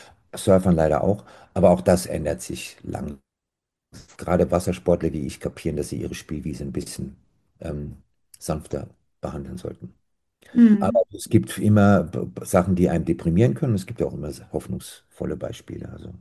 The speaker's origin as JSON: {"language": "German", "region": "Rhine-Main", "country": "Germany", "tie": "born or raised there", "said": "Ich bin am Rhein und Main groß geworden, bekanntlich."}